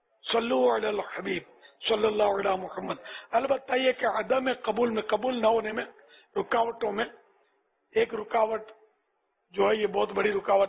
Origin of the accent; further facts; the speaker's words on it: Karachi, Sindh, Pakistan; born there; میں کراچی میں پیدا ہوں